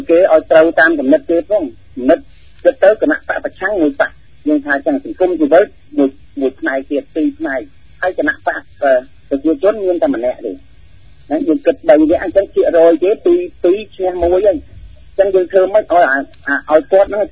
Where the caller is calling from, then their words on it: Chom Chan, Kandal, Cambodia; ខ្ញុំមកពីខេត្តកណ្ដាលចោមច័ន្ទបាទ